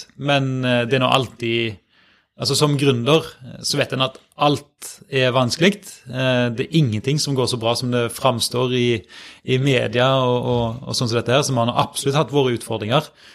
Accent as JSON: {"language": "Norwegian", "town": "Karmøy", "region": "Rogaland", "country": "Norway", "moved": "as an adult", "lives_now": "Trondheim, Norway", "said": "Jeg kommer nå fra Karmøy, det alltid kjekt å få med I begynnelsen, men har jo etter hvert levt, ja, hvor mange år ble det? Jeg var 13 I Trondheim"}